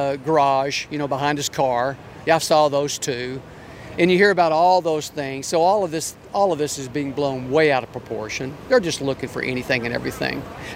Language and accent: English; Dallas, Texas, United States; I'm from the Dallas area.